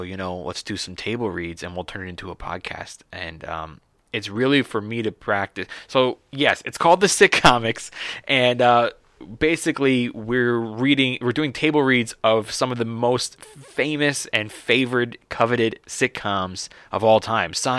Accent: Los Angeles, California, United States; I've never showcased in Los Angeles, my hometown.

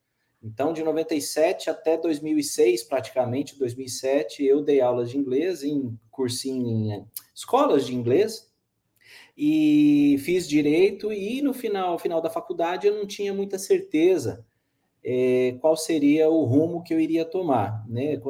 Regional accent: Paraná, Brazil; Eu sou do Paraná, eu sou natural do Paraná

